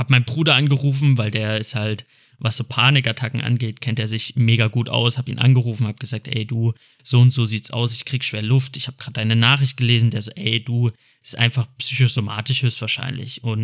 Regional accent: Cologne, North Rhine-Westphalia, Germany; Ich komme aus Köln, so, fuck.

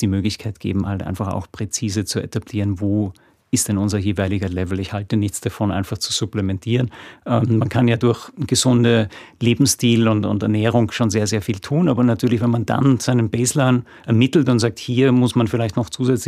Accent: Austria; Ich als Österreicher

